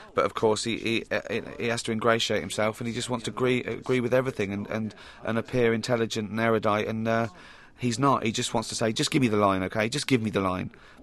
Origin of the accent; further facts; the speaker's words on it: United Kingdom; I'd say it was being British, but it can't be because Curb Your Enthusiasm pretty much pushes those same sort of embarrassing boundaries.